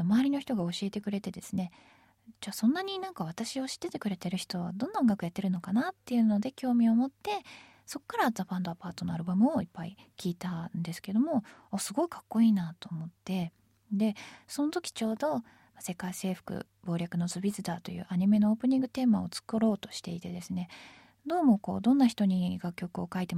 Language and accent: Japanese; Itabashi, Tokyo, Japan; 私も同じ板橋出身ということで、妙な地元意識で最初から結束力も高かったですし、